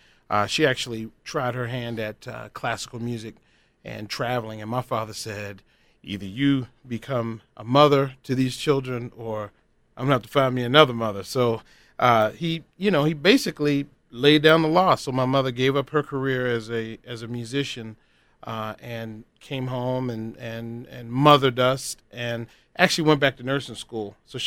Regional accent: Baltimore, Maryland, United States; Actually, I'm from Baltimore, Maryland. I was born in the late 60s, 1968 to be exact. And so I grew up in a very humid climate and stayed in Baltimore until I went off to college, University of Maryland

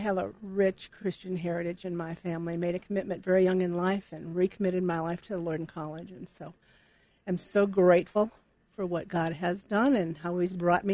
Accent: Chicago, Illinois, United States; Oh, well, I came from Chicago. My husband and I grew up in Chicago, the suburbs, and had a wonderful childhood.

